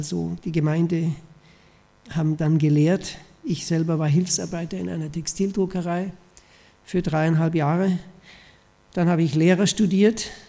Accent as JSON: {"language": "German", "country": "Austria", "said": "Ich bin aus Österreich."}